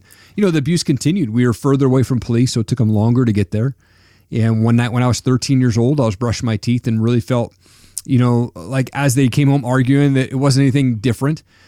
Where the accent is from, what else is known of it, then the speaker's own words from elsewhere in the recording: Washington, United States; also born or lived in Stevensville, Montana; So I grew up in Eastern Washington State. We moved to Stevensville, Montana, which was population 1,200 people at the time.